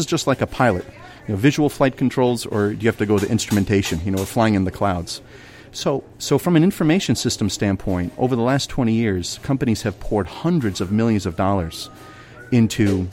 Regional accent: Baltimore, Maryland, United States; when I was growing up in Baltimore, I had a chance to work for a company called Carl Lowry.

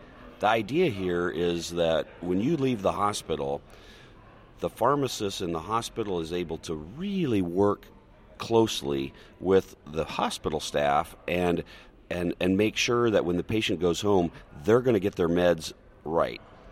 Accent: Boone, United States; Yeah, I grew up in Boone. My dad was the hospital administrator in Boone, so I started working at my dad's hospital when I was 12 or 13

